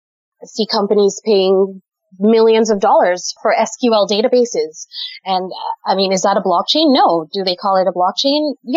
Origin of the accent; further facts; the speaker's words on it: Dominica; now in United States; I am from the Caribbean. I'm from a little island called Dominica and I have lived in the United States now for off and on for about a decade.